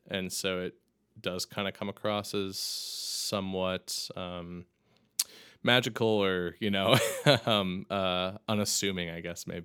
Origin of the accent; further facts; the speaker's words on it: Minnesota, United States; given that I've grown up in Minnesota and close enough. I grew up in the Twin Cities area, but you know, growing up visiting Lake Superior and having those memories